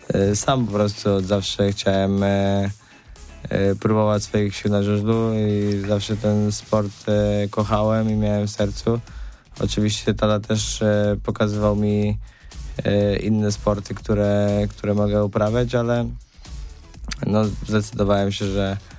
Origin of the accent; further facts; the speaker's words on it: Warsaw, Masovian Voivodeship, Poland; ja przede wszystkim wychowałem się też w Warszawie i dużo zawsze pracowałem przy sprzęcie sam.